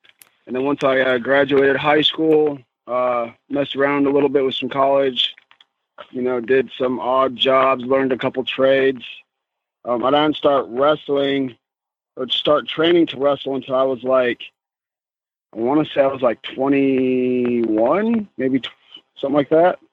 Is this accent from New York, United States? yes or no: no; Priest River, Idaho, United States; also born or lived in Sandpoint / Glendale; I was born in Sandpoint, Idaho. Grew up in Priest River, Idaho. Moved to Phoenix, or actually it was Glendale, December 23rd, 1996.